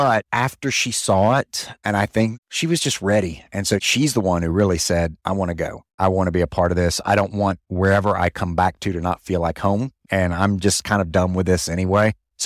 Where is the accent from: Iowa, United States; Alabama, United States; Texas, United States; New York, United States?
Alabama, United States; Coleman; I grew up in Coleman, Alabama, which is a small town north of Birmingham, and my parents still live there.